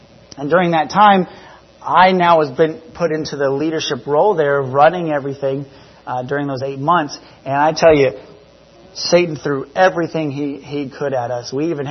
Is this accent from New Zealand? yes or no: yes; New Zealand; moved away; growing up in New Zealand, with our highway being one lane one way, one lane the other, twisting and turning up in the mountains, that driving on the left side of the road, small cars, people driving mopeds or biking everywhere.